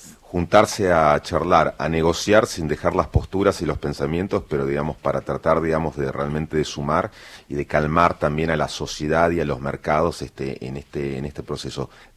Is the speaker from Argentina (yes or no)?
yes; Argentina; somos la Argentina